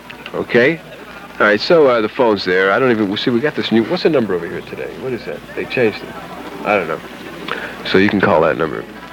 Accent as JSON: {"language": "English", "town": "Brooklyn", "region": "New York", "country": "United States", "said": "because I'm from Brooklyn, you know. I used to say, hey, toy, toy, and toy, what's happening, man?"}